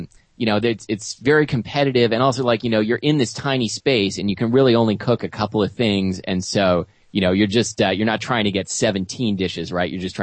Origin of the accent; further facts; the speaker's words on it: Pacific Northwest, United States; You know, I'm from the Northwest, so I do love beer. I think pretty much everyone here does.